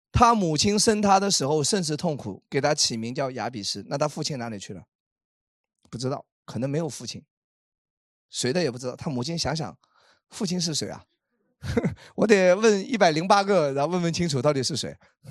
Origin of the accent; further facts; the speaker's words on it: Wenzhou, Zhejiang, China; 我去欧洲签证我说我是温州的都不行，我要是上海的稍微可以行